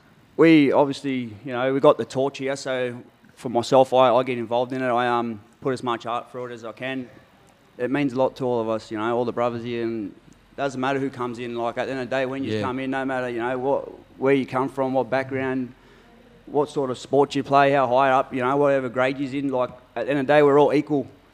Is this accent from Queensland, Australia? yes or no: no; New South Wales, Australia; I'm from New South Wales. I'm a proud Warramai man.